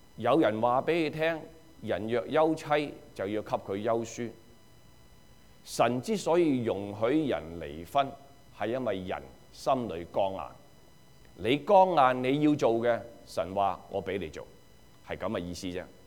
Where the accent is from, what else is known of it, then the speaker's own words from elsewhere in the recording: China; 我哋中國人係咪以前嘅婚姻比現在嘅婚姻更好咧？